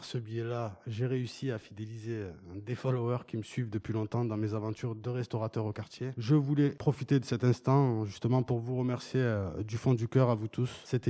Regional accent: Toulouse, Occitanie, France; Je suis un Toulousain de naissance. J'ai grandi au Mirail, dans mon beau quartier qui est l'Arénerie.

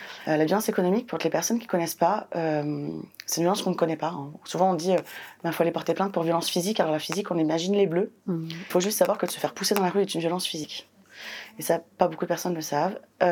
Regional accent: Lyon, Auvergne-Rhône-Alpes, France; Moi, je suis lyonnaise

